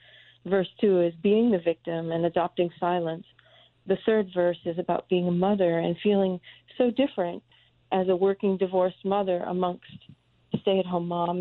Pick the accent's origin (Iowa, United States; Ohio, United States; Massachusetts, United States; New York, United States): Massachusetts, United States; Rockport; I'm from Rockport, Massachusetts, and I grew up with stoic New Englanders of the silent generation.